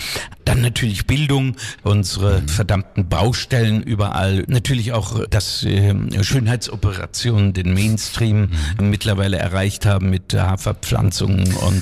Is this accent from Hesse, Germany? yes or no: yes; Pfungstadt, Hesse, Germany; Ich war 6 Jahre Stadtverordneter in meiner Heimatstadt Pfungstadt, wo ich wohne.